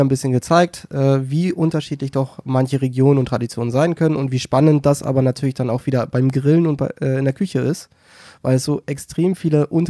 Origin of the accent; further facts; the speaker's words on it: Lower Saxony, Germany; So wie es ja aber auch bei uns in Niedersachsen ist